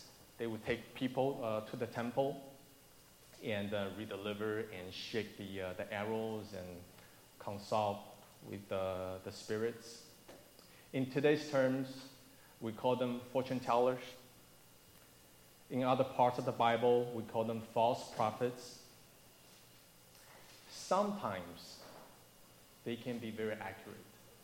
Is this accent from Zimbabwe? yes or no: no; Taiwan; When I grew up in Taiwan, it's very common for households to have those little idols of images in people's houses.